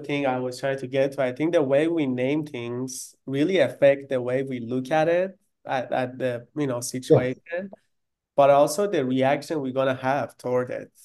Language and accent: English; Iran; first language Farsi; English is a second language; Farsi is my native language